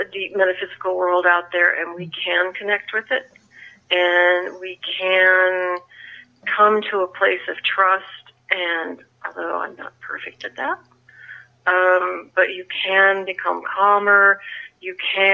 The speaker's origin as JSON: {"language": "English", "region": "Illinois", "country": "United States", "tie": "born or raised there", "said": "Well, I grew up in Illinois."}